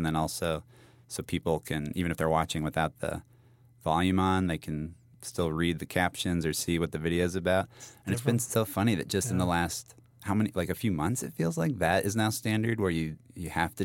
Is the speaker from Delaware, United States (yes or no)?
no; Colorado, United States; also born or lived in New York; now in Los Angeles, United States; I'm from Colorado originally, so California feels a bit more like a Colorado West vibe, even though LA is its own animal, obviously.